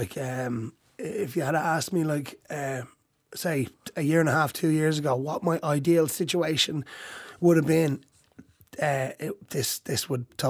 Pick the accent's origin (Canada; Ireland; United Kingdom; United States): Ireland; Dublin, Leinster; And I am working class, and I'm from South Dublin